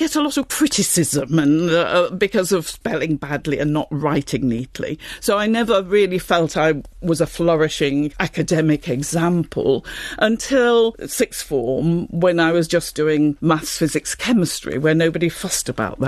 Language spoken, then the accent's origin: English; East Midlands, United Kingdom; So I come from Derbyshire